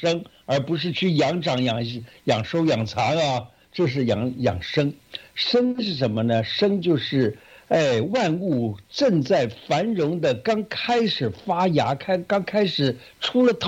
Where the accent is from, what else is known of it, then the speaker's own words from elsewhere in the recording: China; 这个是我们中国人的这种很特殊的一种计算这个年岁的方法。